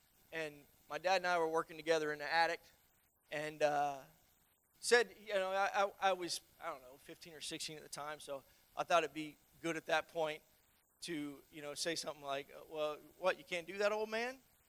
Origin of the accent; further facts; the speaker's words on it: the South, United States; No, ma'am, I'm just from the South.